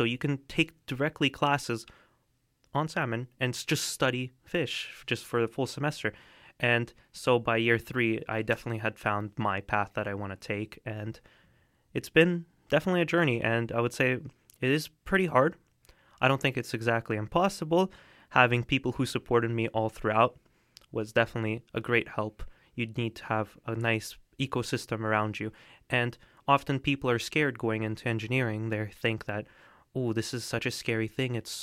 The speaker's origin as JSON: {"language": "English", "town": "Vancouver", "region": "British Columbia", "country": "Canada", "tie": "born or raised there", "said": "Growing up in Vancouver, I'm lucky to be surrounded by some of the most pristine nature, beautiful mountains to the sea just beside us."}